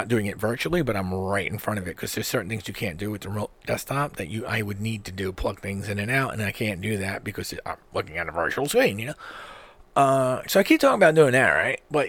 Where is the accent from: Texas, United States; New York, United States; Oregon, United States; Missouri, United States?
New York, United States; New York City; So I grew up in New York City. My father didn't drive, and my mom drove